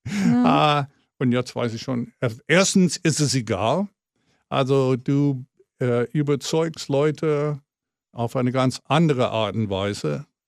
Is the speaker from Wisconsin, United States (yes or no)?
yes; Milwaukee, Wisconsin, United States; German is a second language; Wo ich herkomme, aus Milwaukee, jeder seiner Eltern haben gearbeitet. Kinder waren auf sich gelassen. Latchkey-Kids